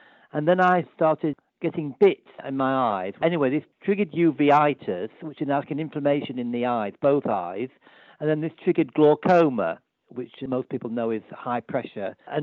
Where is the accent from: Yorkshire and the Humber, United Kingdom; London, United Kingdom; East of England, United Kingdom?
Yorkshire and the Humber, United Kingdom; Scunthorpe; steel place to another steel place. And that's the background to the story, the two places I've lived in growing up in Scunthorpe